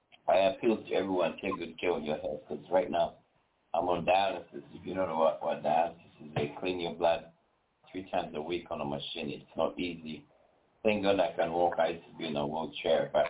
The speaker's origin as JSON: {"language": "English", "town": "Boston", "region": "Massachusetts", "country": "United States", "also_born_or_lived": "Africa / Europe", "lives_now": "California, United States", "said": "I grew up in Africa, Europe, and obviously I'm from Boston. Shout out to Boston, Green City, Sin City. I moved to California"}